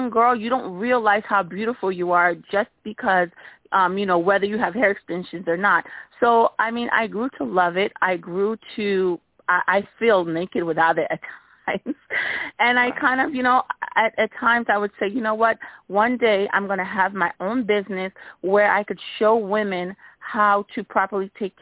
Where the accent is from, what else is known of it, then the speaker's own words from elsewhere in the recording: East Orange, New Jersey, United States; East Orange, New Jersey, yes, right by Brick Church.